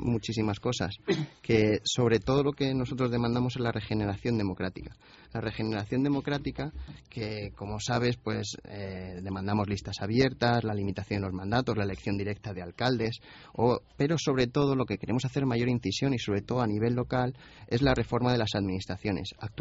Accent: Cáceres, Extremadura, Spain; born there; Bueno, mi madre es gallega y yo nací en Cáceres, pero como bien dicen, uno no es de donde nace, sino de donde pase. Entonces ya llevo muchos años, mi mujer y mis hijos son de aquí, de Cáceres.

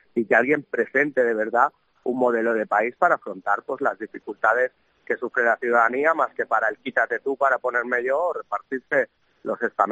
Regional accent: Catalonia, Spain; algo que yo como catalán constitucionalista, pues puedes imaginar lo que nos ha impactado

